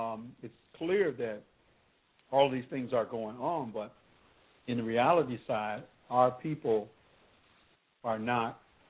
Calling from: Chicago, Illinois, United States; I'm calling from Chicago.

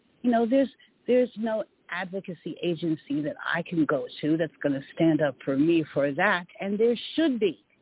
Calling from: San Diego, California, United States; I'm calling from San Diego.

